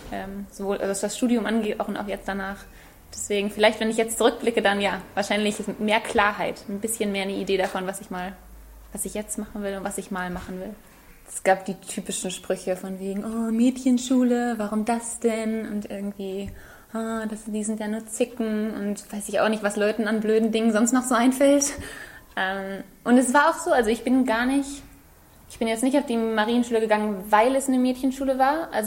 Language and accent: German; Münster, North Rhine-Westphalia, Germany; moved away as an adult; also born or lived in England; now in Jordan; Ich komme aus Münster und bin in Münster aufgewachsen und habe danach aber dann erst in England und dann jetzt eben in Jordanien gelebt und erst studiert und dann gearbeitet.